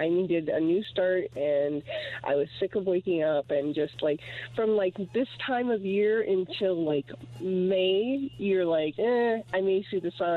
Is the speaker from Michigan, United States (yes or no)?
yes; Michigan, United States; I went to the Labor Day liftoff in Colorado Springs, and I'm here from Michigan, and it was amazing.